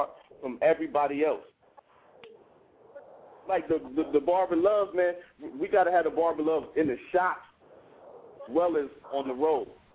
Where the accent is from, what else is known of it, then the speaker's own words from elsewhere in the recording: Columbus, Ohio, United States; Dude, I'm from Columbus, Ohio, but I got T-shirts, I got passion, you do too.